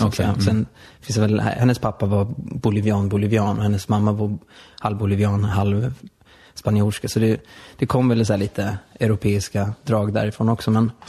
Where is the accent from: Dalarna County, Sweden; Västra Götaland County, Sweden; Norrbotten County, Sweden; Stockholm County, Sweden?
Stockholm County, Sweden; Stockholm; var kommer du ifrån? Jag bara, jag är från Södermalm.